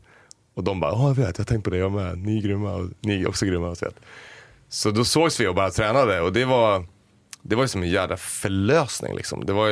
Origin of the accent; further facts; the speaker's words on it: Västerås, Västmanland County, Sweden; now in Stockholm, Sweden; jag kom från Västerås från början. Tänkte att när jag flyttade till Stockholm, då kommer ju det släppa.